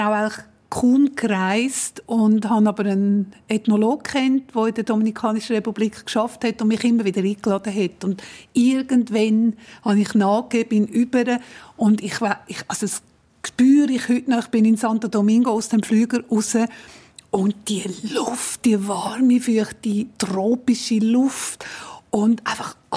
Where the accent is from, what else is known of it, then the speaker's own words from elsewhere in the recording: Switzerland; ganz ähnlich wie bei uns in der Schweiz.